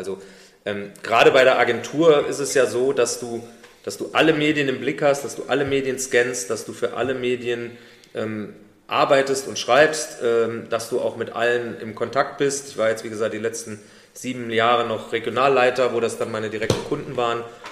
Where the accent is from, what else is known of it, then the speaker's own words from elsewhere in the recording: Saarland, Germany; ich bin Saarländer